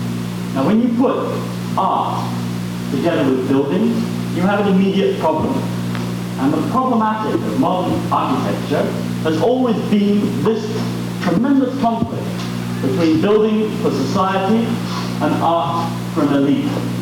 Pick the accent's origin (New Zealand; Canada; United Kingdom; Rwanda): United Kingdom; England; now in Princeton, United States; Before then, I came from England, so you'll excuse sometimes my strange, anachronistic form of speech